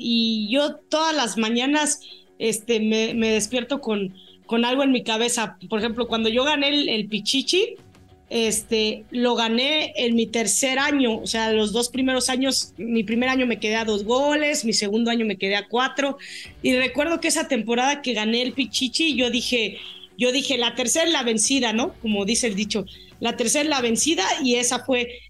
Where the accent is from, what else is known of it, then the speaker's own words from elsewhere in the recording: Mexico; yo soy mexicana 100%.